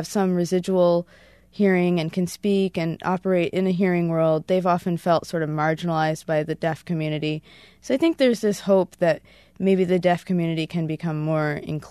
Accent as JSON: {"language": "English", "town": "Rochester", "region": "New York", "country": "United States", "tie": "born or raised there", "said": "I grew up in Rochester, which is where the National Technical Institute of the Deaf is located."}